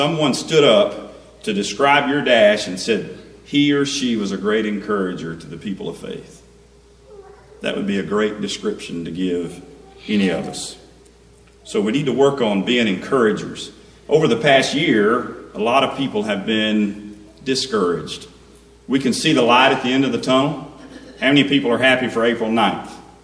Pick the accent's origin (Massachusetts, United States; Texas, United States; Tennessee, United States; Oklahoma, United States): Tennessee, United States; accent: Tennessee; My Tennessee accent comes out when I say that word.